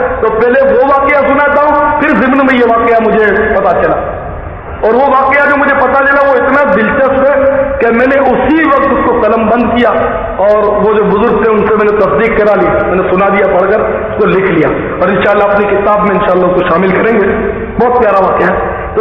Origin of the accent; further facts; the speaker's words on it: Karachi, Sindh, Pakistan; born there; آبائی گاؤں کتیانہ ہے, جوناگڑھ سے. چونکہ والدین وغیرہ کتیانہ کے, جیسے ہم کتیانہ کہلاتے ہیں, ویسے میں کراچی میں پیدا ہوا ہوں, البتہ ہم سب ہیں مدینے کے